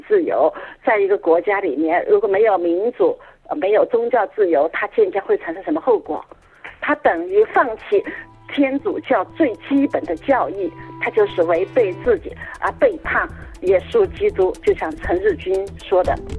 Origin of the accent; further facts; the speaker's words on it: China; 是我们中国人熟悉的利玛窦